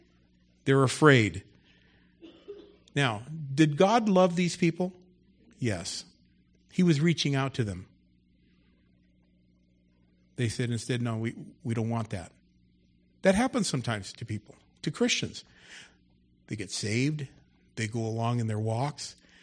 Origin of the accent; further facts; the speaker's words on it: Los Angeles, California, United States; Lord, I'm from California. I'm from L.A.